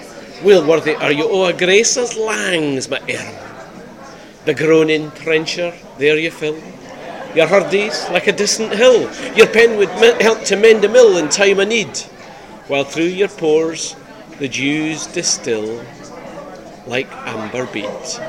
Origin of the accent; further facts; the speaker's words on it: Scotland, United Kingdom; as a Scotsman, I like Robert Burns, and I'd love at least once to get paid to do the address to the Haggis at a Burns supper.